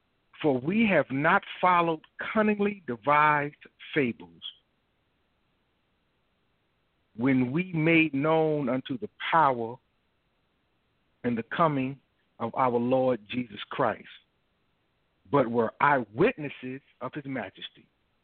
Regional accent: Hackensack, New Jersey, United States; It's like when I was a little boy growing up in Hackensack and I got a cut

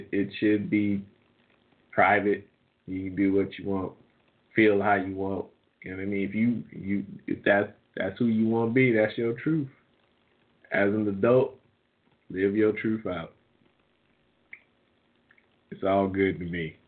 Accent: Indianapolis, Indiana, United States; born there; I preface this by saying I was born in Indianapolis, and I've said this. I'm a Pacer fan.

